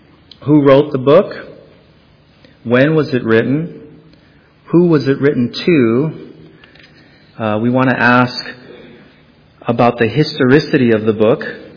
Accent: Hawaii, United States; I remember when I was little, I was born and raised in Hawaii, and across the street from our house was this very small Methodist church and our family attended.

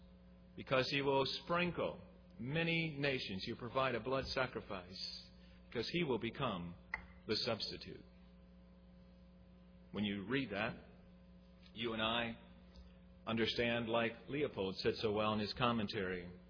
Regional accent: Rochester, New York, United States; moved away; we have a lot of lilacs around our house because we're from Rochester, New York, the lilac capital, so we brought some of them with us.

